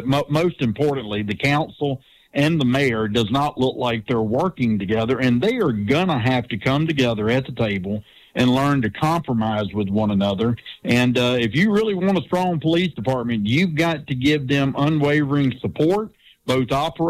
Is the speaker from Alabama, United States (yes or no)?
yes; Prichard, Alabama, United States; Of course, I grew up in Pritchard. And I can remember some of the better days in Pritchard's back in the 70s and the 80s